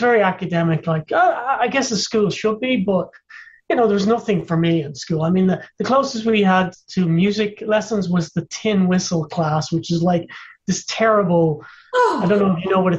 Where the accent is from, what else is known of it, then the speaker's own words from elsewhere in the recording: Dublin, Leinster, Ireland; born there; I was born in Dublin, yeah.